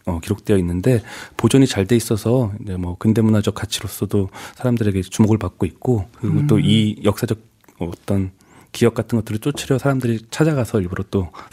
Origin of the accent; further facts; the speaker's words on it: Gunsan, North Jeolla, South Korea; moved away as an adult; now in Seoul, South Korea; 고등학교까지 지내다 서울로 대학 오면서 가끔 가게 되는 고향이 되었어요.